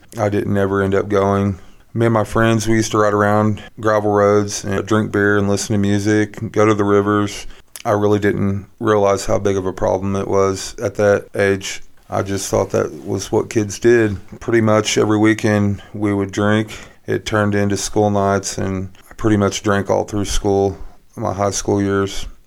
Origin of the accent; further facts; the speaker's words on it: Mountain Grove, Missouri, United States; So I grew up in Mountain Grove. I had a pretty normal childhood.